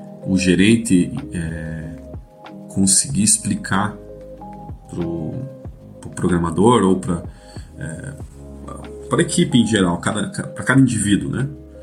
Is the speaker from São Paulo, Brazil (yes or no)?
no; Curitiba, Paraná, Brazil; now in Estonia; Eu sou de Curitiba, meus filhos também são de Curitiba